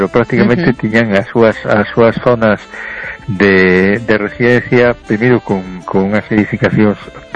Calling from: A Coruña, Galicia, Spain; de Coruña

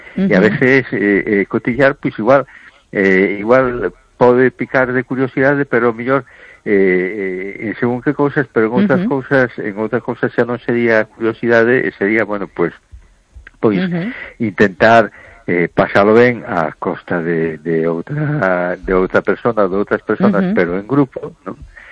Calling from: A Coruña, Galicia, Spain; de Coruña

